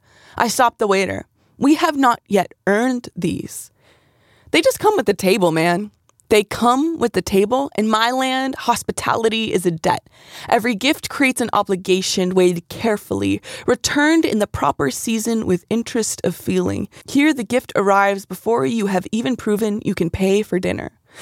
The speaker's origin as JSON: {"language": "English", "country": "United States", "said": "As an American, I don't think a lot of us think about these things"}